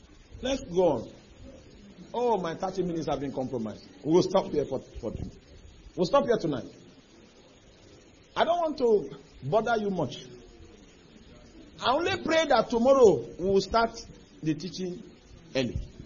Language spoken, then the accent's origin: English; Lagos, Nigeria; I'm from Lagos, I hope you know. That's where I'm. That's where I stay now.